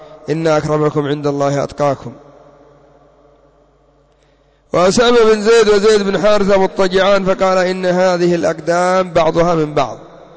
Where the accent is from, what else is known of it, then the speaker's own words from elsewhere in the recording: Yemen; القافة هو الذي يقولون عندنا في اليمن يعرف نقطة الدم